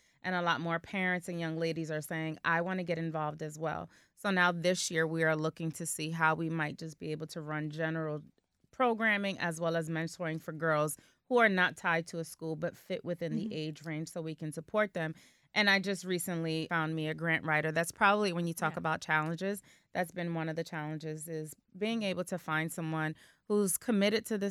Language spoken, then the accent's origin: English; Passaic, New Jersey, United States; So because I am from Passaic, I circled back into my own town